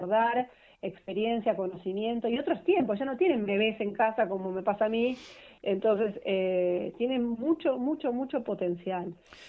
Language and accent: Spanish; Mar del Plata, Buenos Aires Province, Argentina; La abuela se perdía por el barrio en Mar del Plata, que es de donde soy yo